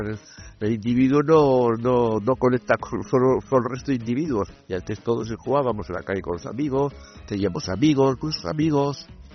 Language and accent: Spanish; Santander, Cantabria, Spain; born there; En Santander.